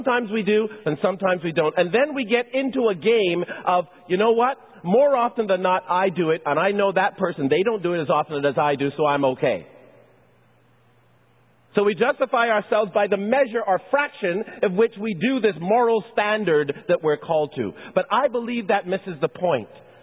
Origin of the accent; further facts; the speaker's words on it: Côte Saint-Luc, Quebec, Canada; also born or lived in Barbados; I remember when we moved to Canada from Barbados. We lived in a kind of a housing project, and many of you know, I've shared this before, went to a school because of the way in which the community of Côte Saint-Luc was